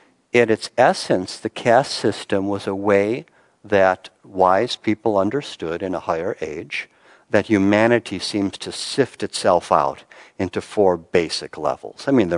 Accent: Chicago, Illinois, United States; We grew up in Chicago.

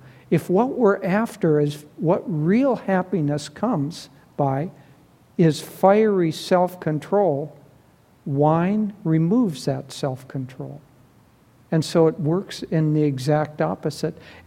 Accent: Minnesota, United States; So it was I grew up in Minnesota, so probably conversation was slightly above average, you know, in our household.

